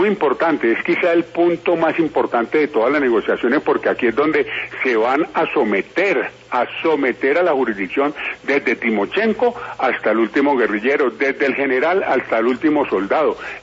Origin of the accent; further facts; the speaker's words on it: Colombia; porque somos colombianos